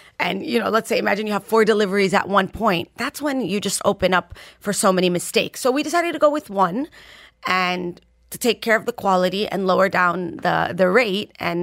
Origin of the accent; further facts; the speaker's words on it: United States; like, where I grew up in the States, it's totally normal to walk into your local taqueria